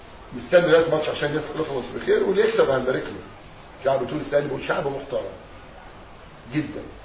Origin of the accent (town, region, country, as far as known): Egypt